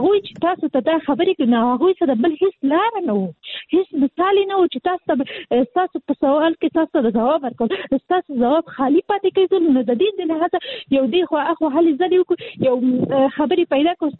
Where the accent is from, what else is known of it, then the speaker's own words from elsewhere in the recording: Kabul, Afghanistan; زه خاصه د کابل يم